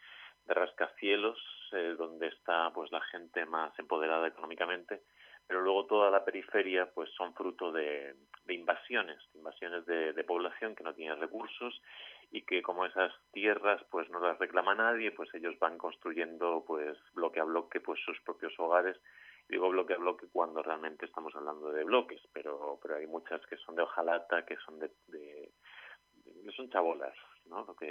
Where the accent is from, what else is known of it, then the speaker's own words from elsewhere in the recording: Elche, Valencian Community, Spain; aprovechando pues que yo soy español y que bueno, de alguna manera pues no me queda demasiado lejos de mi hogar, yo soy de Elche